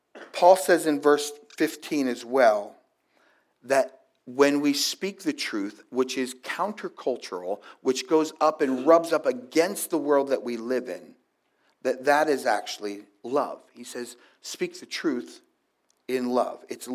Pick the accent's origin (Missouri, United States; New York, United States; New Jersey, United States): New Jersey, United States; I am from New Jersey, okay, so that's in my blood.